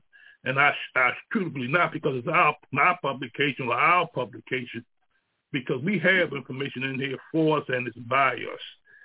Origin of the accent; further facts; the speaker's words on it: Baltimore, Maryland, United States; And it was started early in the morning at, I'm from Baltimore, in the park, when many brothers and sisters got together at sunrise.